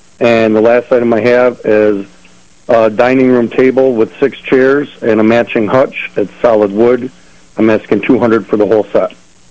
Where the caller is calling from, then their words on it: Mount Morris, United States; I am calling from Mount Morris.